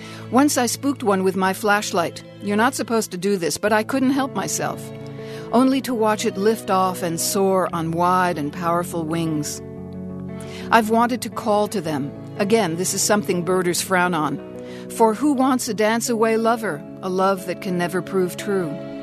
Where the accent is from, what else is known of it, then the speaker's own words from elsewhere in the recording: Manhattan, New York, United States; moved away as an adult; also born or lived in Wisconsin; I'm a city girl. Born and raised in Manhattan, reared in an Upper East Side brownstone on the edge of Spanish Harlem. When I moved to Wisconsin for graduate school, I wanted to grasp what was for me a strange, alien world.